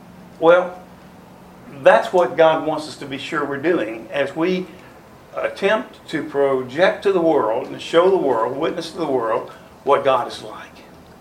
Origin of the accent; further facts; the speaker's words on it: Alabama, United States; I'm from Alabama originally, and … is my ringtone on my phone.